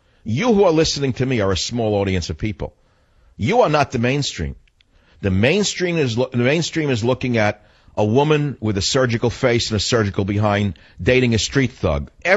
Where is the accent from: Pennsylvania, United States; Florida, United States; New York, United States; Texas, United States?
New York, United States; born or raised there